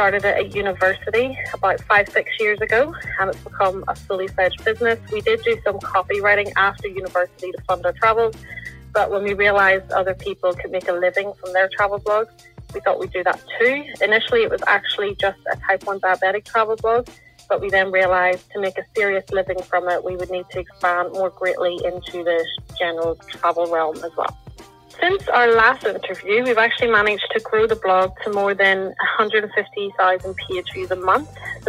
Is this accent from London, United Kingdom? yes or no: no; Lisburn, Northern Ireland, United Kingdom; I'm from Lisburn, Northern Ireland